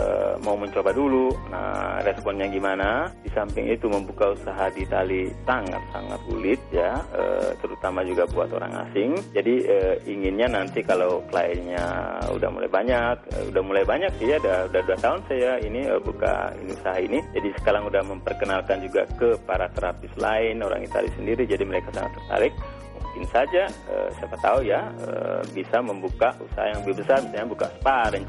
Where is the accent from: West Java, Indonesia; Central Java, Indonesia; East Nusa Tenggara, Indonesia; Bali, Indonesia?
Bali, Indonesia; mereka juga banyak tamu hotel yang setelah tahu saya dari Bali, mereka langsung bilang, wah kamu pasti pinter masak gitu ya.